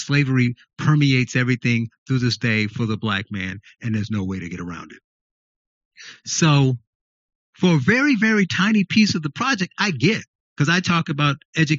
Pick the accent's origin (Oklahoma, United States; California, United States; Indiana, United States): Indiana, United States; Gary; Only because I grew up in Gary, Indiana. All black town, all black students. Most of the teachers were black.